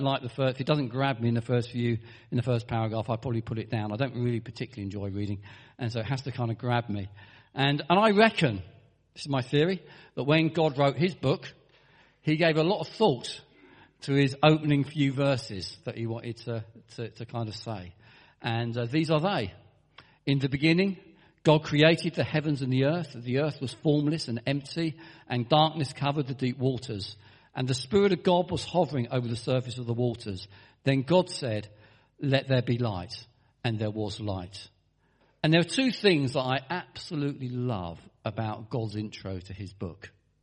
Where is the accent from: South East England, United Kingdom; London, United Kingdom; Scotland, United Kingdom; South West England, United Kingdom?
South East England, United Kingdom; Herne Bay; And I live in Herne Bay. I was born in Herne Bay. I've lived in Herne Bay all my life.